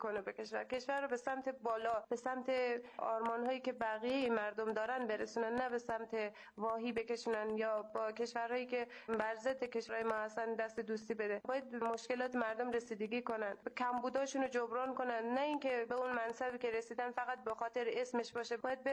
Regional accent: Afghanistan; now in Iran; من مهاجر افغانی هستم که فعلا در ایران مقیم هستم.

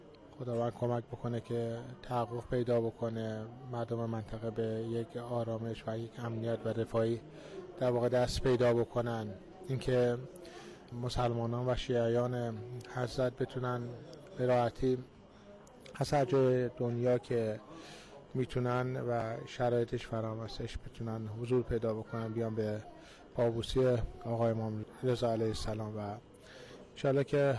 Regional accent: Tehran, Tehran Province, Iran; من از تهران اومدم.

